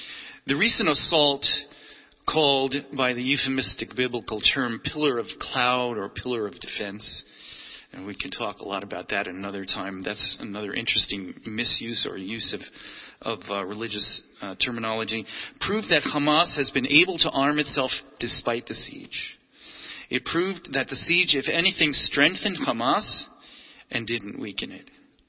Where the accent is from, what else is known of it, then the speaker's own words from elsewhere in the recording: United States; I'm not Israeli. I'm an American Jew, but by virtue of my upbringing and my identity as a Jew, Israel has played a critical role in my life.